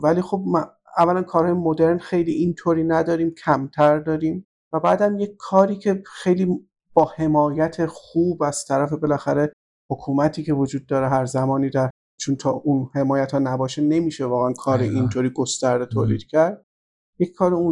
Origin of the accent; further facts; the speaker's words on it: Iran; ما به عنوان ما ایرانیم